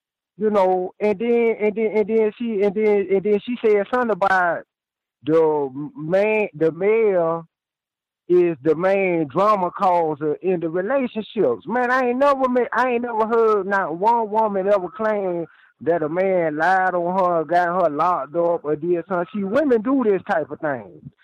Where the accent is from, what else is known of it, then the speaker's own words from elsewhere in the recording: Houston, Texas, United States; I'm from Houston, man, but I'm calling from San Antonio.